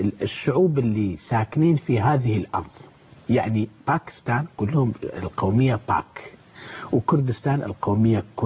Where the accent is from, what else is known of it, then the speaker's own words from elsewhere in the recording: Kurdistan Region, Iraq; واللي موجود في العراق، نحن وأنا جزء من العراق ولنا حكومة إقليمية في داخل الدولة الاتحادية العراقية